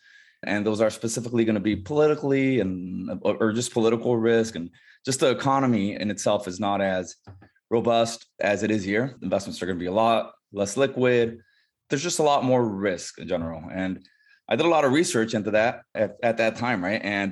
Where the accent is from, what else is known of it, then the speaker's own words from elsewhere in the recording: Nicaragua; moved away as an adult; I'm half Nicaraguan, part American. And I grew up in Nicaragua a lot of my life. I lived there from like 6 years old to 18.